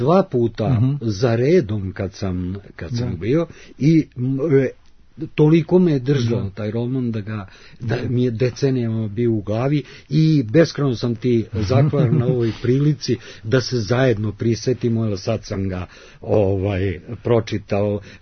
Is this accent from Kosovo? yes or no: no; Belgrade, Serbia; na to sam kao Beograđanin ponosan.